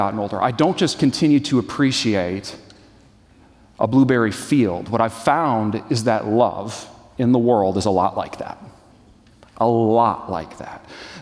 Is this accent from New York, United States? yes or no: no; Michigan, United States; also born or lived in Madison; I grew up in West Michigan. I was born in Madison, but grew up in West Michigan.